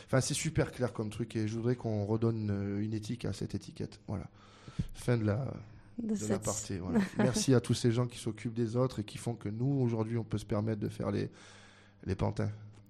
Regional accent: Digne, Provence-Alpes-Côte d'Azur, France; Moi le premier, quand j'étais jeune ici à Digne

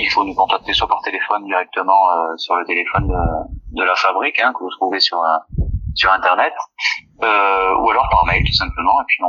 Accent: Orcières, Provence-Alpes-Côte d'Azur, France; on est donc déjà natif de la montagne, hein. Nous, on vient de la commune d'Orcières et particulièrement du village de Prapic. Donc c'est vraiment un village qui est au fond de la vallée

